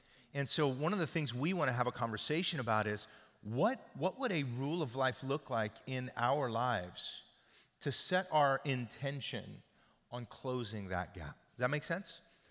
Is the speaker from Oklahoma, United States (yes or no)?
yes; Oklahoma, United States; Like if you look at my genetic makeup, you go, oh, you're from Oklahoma. Yeah, but look deeper. I'm not just from Oklahoma. I'm from Northern England.